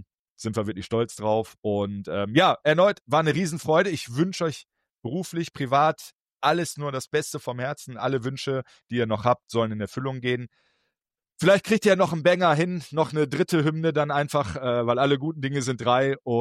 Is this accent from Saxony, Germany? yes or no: no; Herten, North Rhine-Westphalia, Germany; born there; Ja, bin ich auch geboren übrigens in Herten.